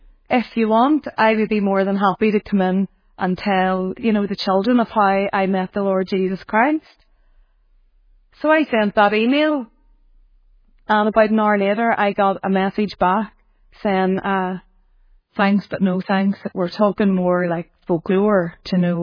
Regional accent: Belfast, Northern Ireland, United Kingdom; we're from Belfast and grew up in the Troubles and, you know, very Protestant Catholic

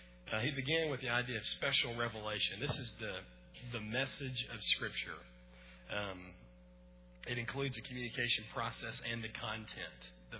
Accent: Alabama, United States; because even though I'm from Alabama, I can count.

